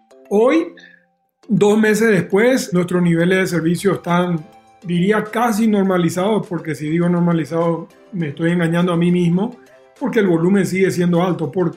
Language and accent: Spanish; Paraguay; Imagínate, yo soy paraguayo, toda mi familia en Paraguay.